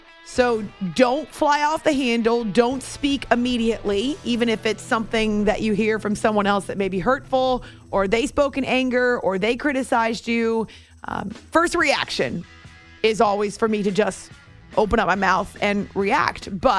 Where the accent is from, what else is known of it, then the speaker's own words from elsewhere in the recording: Concord, New Hampshire, United States; going back to the days when I was growing up in Concord, New Hampshire.